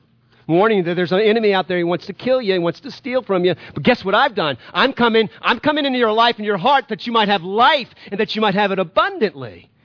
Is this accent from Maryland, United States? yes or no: no; New Orleans, Louisiana, United States; I like the idea of growing up in New Orleans that there were warnings of hurricanes.